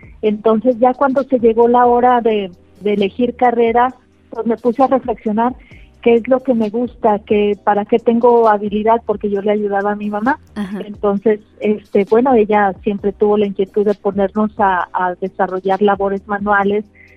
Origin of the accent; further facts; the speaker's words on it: Aguascalientes, Mexico; born there; nací en Aguascalientes y toda mi familia es de aquí también, de Aguascalientes.